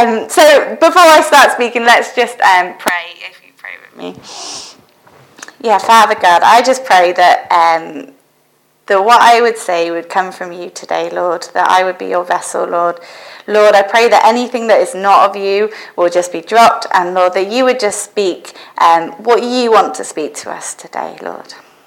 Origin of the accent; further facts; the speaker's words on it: Forest of Dean, South West England, United Kingdom; also born or lived in Liverpool; So I grew up in the Forest of Dean. I went to the AOG church there.